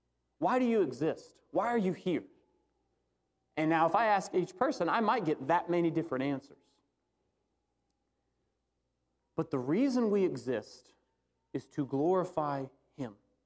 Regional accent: Alabama, United States; I'm from Alabama, if no one knew.

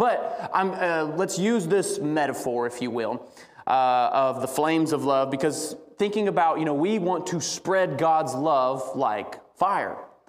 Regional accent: Alabama, United States; You know, I grew up in Alabama, so it's not very likely.

